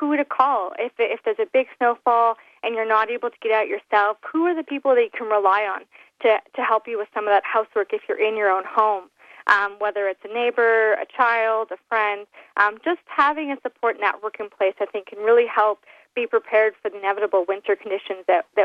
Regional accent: Canada; I'm not from Minnesota. I'm actually from Canada.

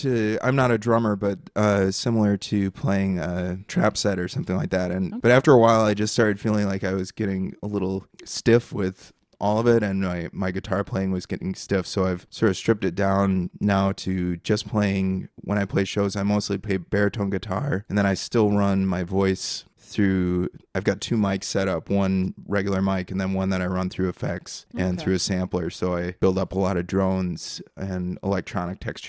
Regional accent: Stewartville, Minnesota, United States; now in Milwaukee, United States; Originally, I'm from Stuartville, Minnesota, which a lot of folks would know is just south of Rochester, and lived in Wisconsin for a long time.

